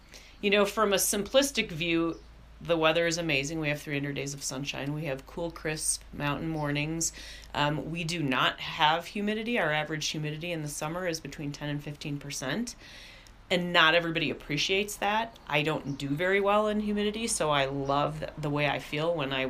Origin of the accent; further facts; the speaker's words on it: Wisconsin, United States; I didn't love winter growing up in Wisconsin, but I love winter here because I can be out snowshoeing.